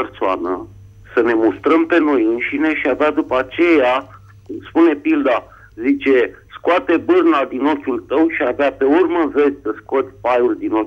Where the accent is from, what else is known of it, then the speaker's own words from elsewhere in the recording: Bucharest, Romania; din București